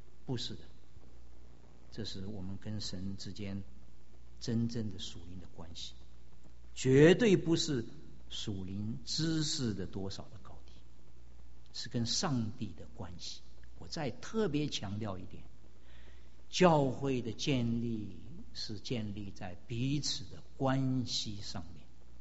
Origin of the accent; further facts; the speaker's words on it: China; 那个发誓真是说我们中国人讲的吃白菜，就没有了，就完全的没有了。